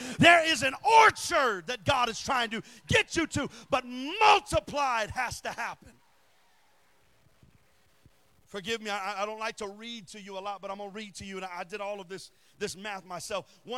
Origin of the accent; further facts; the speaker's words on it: San Antonio, Texas, United States; Come on, I'm from San Antonio, y'all, South Texas.